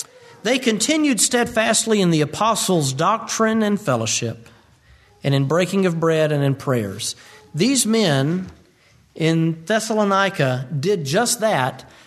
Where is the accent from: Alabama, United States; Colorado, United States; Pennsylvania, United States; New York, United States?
Alabama, United States; Moody; the school I grew up going to in Moody, Alabama